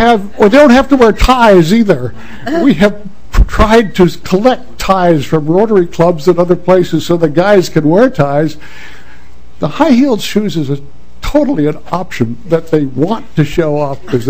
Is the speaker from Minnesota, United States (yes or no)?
yes; Northfield, Minnesota, United States; I grew up in Northfield, but I spent my professional life in the Foreign Service